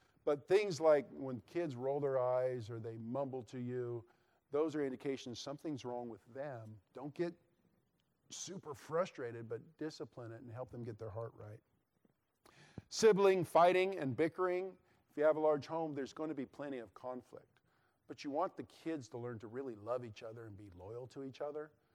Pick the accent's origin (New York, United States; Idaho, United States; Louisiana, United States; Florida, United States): Idaho, United States; That wasn't the case when we were growing up in Idaho. That was already gone. There's no yes, sir, and yes, ma'aming in Idaho